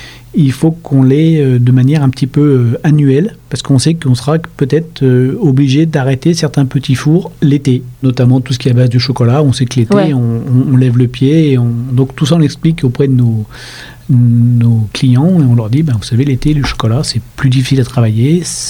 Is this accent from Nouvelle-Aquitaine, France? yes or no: no; Rouen, Normandy, France; also born or lived in Île-de-France; Une vingtaine d'années en Île-de-France et puis je suis revenu sur Rouen, qui est ma ville d'origine en fait, ma ville natale.